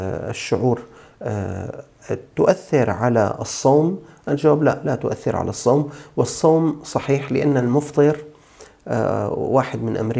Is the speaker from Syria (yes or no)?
yes; Syria; أو أن بعض النساء عندنا في الشام يستخدمون أيضا هذه الحناء في تلوين شعورهن.